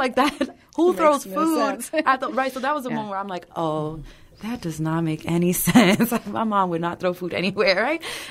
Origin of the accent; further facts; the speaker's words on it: New York City, New York, United States; I grew up in New York City where, like, I grew up seeing folks addicted to crack cocaine